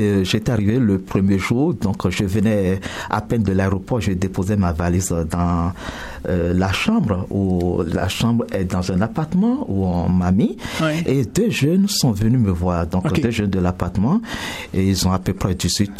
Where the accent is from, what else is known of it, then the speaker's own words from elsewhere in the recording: Benin; moved away as an adult; Je suis d'origine béninoise. Je viens du Bénin.